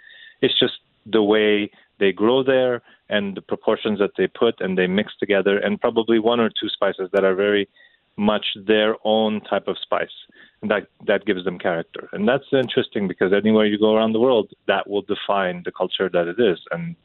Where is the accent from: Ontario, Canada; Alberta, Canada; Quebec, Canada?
Quebec, Canada; Montreal; growing up in Montreal gave me privilege too, because we were always open.